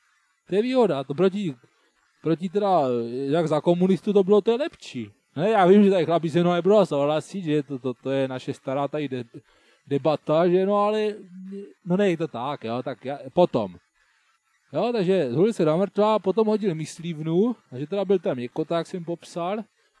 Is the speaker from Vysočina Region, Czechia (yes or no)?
no; Brno, South Moravian Region, Czechia; tak já jsem z Brna, tak já tady žiju tady